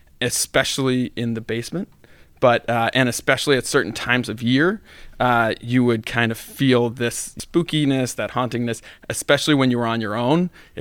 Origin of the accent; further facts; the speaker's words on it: Providence, Rhode Island, United States; So I grew up on Halsey Street, which mm-hmm. is right off of Benefit Street on the east side of Providence.